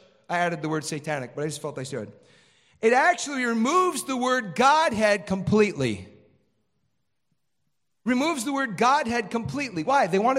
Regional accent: Chicago, Illinois, United States; born there; look, I was born in Chicago. It's a violent place.

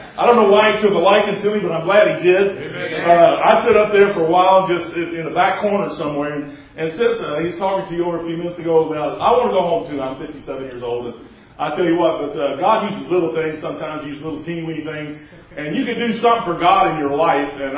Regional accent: Kentucky, United States; I'm from Kentucky, by the way. I'm about as dumb as you can get, and I'm okay with that.

